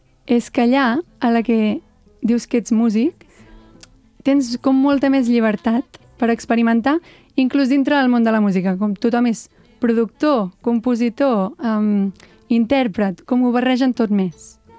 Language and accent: Catalan; Viver i Serrateix, Catalonia, Spain; Jo soc de Viver i Serrateix, que és un poble molt petit al Berguedà, som unes 160 persones, i, bueno, és molt petit, realment no hi ha carrers... No tinc veïns, bueno, estan una mica lluny. O sigui, és de pagès, la meva família són pagesos.